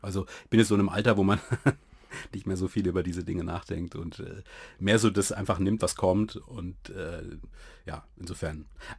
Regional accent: Freiburg, Baden-Württemberg, Germany; ich komme aus Freiburg, Jahrgang 75

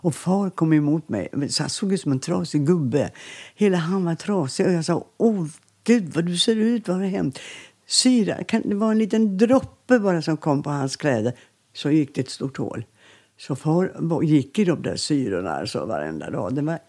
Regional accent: Landskrona, Skåne, Sweden; born there; Så de gick hela vägen, 3 kilometer ungefär in till BB i Landskrona. Och där föddes jag.

